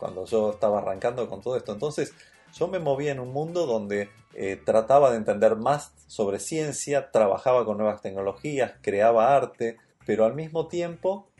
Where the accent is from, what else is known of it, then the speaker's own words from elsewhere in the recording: Buenos Aires, Argentina; Yo nací en Buenos Aires y viví la mayor parte de mi vida en Argentina